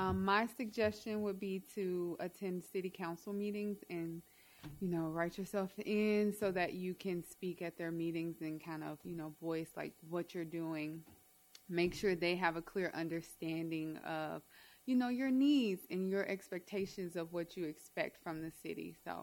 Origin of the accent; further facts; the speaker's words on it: Monroe, Louisiana, United States; now in Fairbanks, United States; I'm originally from Monroe, Louisiana. I'm rooted in Fairbanks.